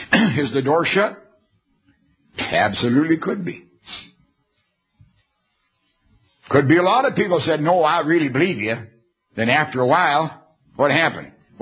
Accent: Egypt; Oh, no, I like leeks and onions. Because I'm from Egypt.

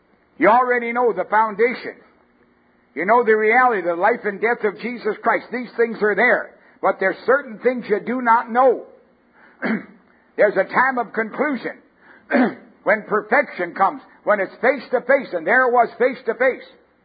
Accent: Canada; born there; moved away; I'm a Canadian by birth. I'm blushing with shame. Well, not really. I got away from it.

